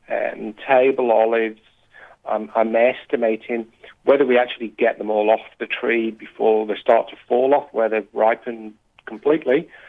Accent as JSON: {"language": "English", "region": "England", "country": "United Kingdom", "lives_now": "Australia", "said": "Obviously, we're both English and we haven't come from a farming background"}